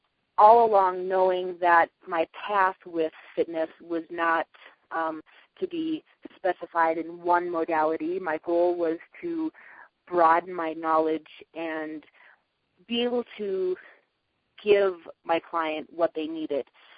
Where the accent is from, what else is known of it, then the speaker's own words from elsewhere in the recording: Fargo, North Dakota, United States; I grew up in Fargo, North Dakota. I was an active kid.